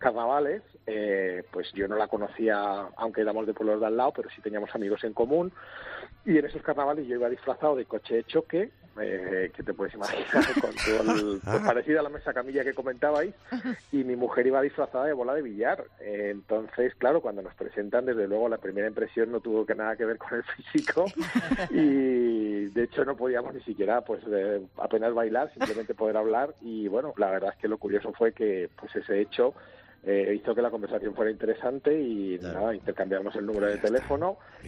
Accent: Corral de Almaguer, Castilla-La Mancha, Spain; Mi mujer y yo somos de un pueblo de Toledo, yo soy de Corral de Almaguer y es de un pueblo de al lado.

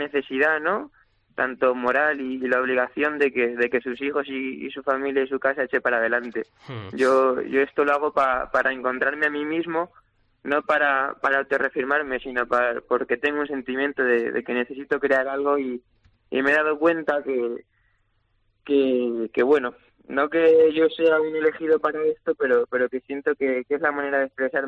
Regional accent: Valencia, Valencian Community, Spain; que tengo con Valencia, pues hasta ahora es idílica, primero por ser mi plaza, por encontrarme en mi tierra y sobre todo ante mi gente

